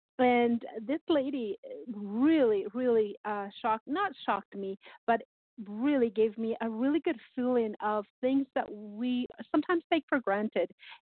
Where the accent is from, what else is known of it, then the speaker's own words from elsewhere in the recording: Canada; also born or lived in Brazil; I mean, we're Canadian, we're supporting Canada